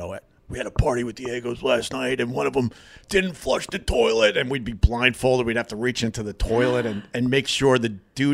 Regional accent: Huntington, United States; now in New York City, United States; I'm from the Huntington area.

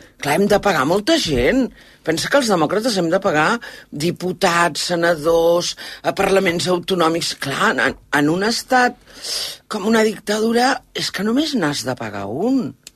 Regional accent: Catalonia, Spain; soc catalana, parlo català

